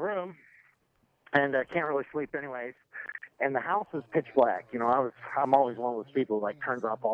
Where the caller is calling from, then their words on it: Socorro, New Mexico, United States; Right now, I'm in Socorro, New Mexico, washing my windshield.